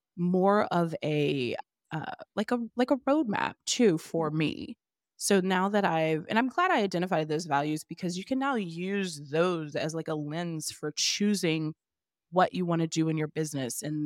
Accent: the South, United States; I grew up in the South. And I tell people this all the time. One of the best things I ever did for my daughter was to move. And we moved to Jersey.

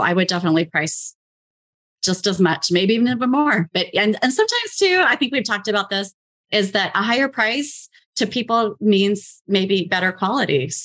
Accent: Las Vegas, Nevada, United States; I'm from Las Vegas.

